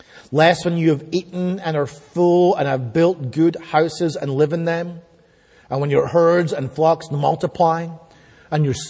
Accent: Scotland, United Kingdom; I grew up in Scotland

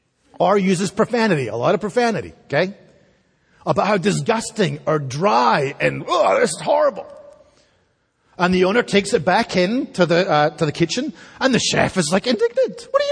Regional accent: Scotland, United Kingdom; it knows, obviously, that I am from Scotland

